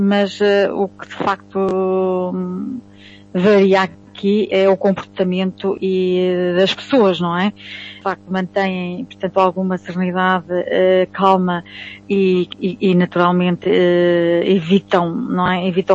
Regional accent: Santa Cruz, Lisbon, Portugal; born there; o meu pai é de Beirão, não é? Portanto, e a minha mãe, portanto, eu inclusive nasci em Santa Cruz, que é ao pé de Torres Vedras, portanto, a Zona Oeste.

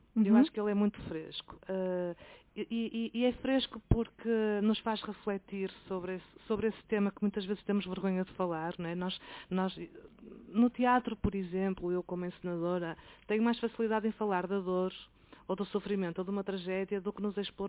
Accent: Portugal; enquanto portuguesa e enquanto encenadora, nascida e criada em Portugal

